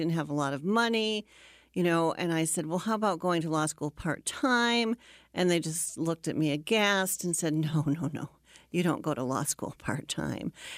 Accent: Waterloo, Iowa, United States; I grew up in Waterloo.

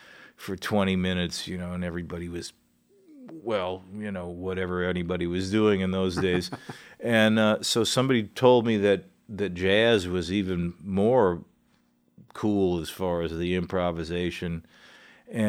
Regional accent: the South, United States; The kids would make fun of me for being a Yankee and stuff, even though I'm really a Southerner

